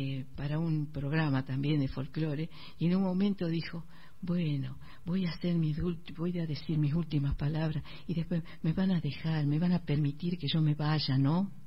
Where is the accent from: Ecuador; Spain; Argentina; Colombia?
Argentina; Salta; moved away; Cuando salí de Salta